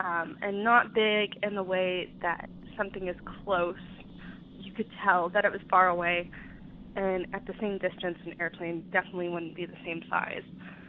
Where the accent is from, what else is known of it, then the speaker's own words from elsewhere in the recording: Texas, United States; I'm from Texas.